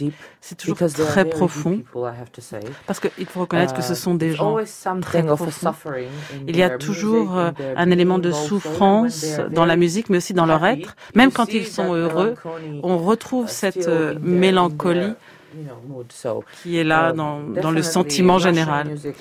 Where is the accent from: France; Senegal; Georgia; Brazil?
Georgia; même si je suis de Géorgie et que la culture n'a rien à voir, je suis née en 1984 dans l'Union soviétique, et c'est vrai que j'ai grandi au sein de cette culture.